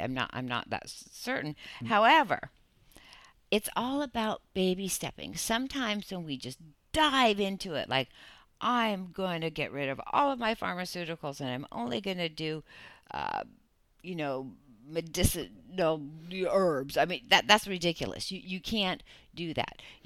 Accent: Seattle, Washington, United States; I grew up in Seattle, Washington. I started drinking coffee when I was 12 years old

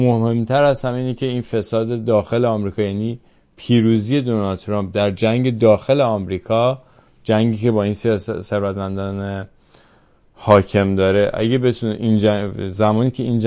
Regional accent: Iran; ما که ایرانی هستیم، اگر دلمون برای ایران میتپه

